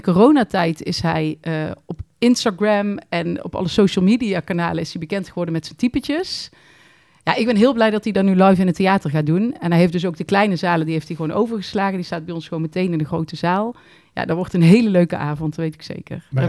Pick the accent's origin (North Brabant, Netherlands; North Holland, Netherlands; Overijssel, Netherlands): North Brabant, Netherlands; Sint-Oedenrode; Ik kom uit Sint-Oederode, Nijnsel.